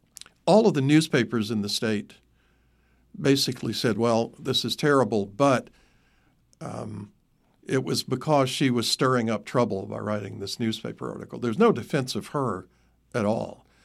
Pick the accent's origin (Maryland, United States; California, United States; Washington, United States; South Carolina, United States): South Carolina, United States; Gaffney; I mentioned that I grew up in Gaffney, South Carolina, which is in some ways, it's an interesting little community.